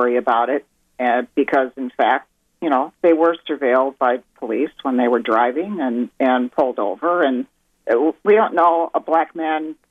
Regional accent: Minnesota, United States; now in Massachusetts, United States; I grew up in Minnesota, you know, and we ate Colby Longhorn cheese. And when I moved to Massachusetts

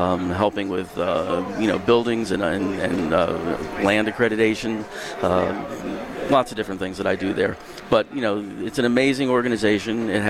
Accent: New Jersey, United States; now in Connecticut, United States; And, growing up in New Jersey, one town after another, I really enjoyed camping as a kid, as a scout. And when I got up here, I enjoyed the open space.

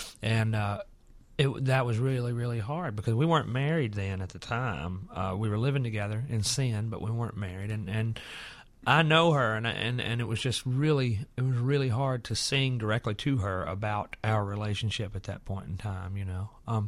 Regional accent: Alabama, United States; you know, I grew up in Alabama, and there are a lot of open-minded people there, more than most people would realize probably

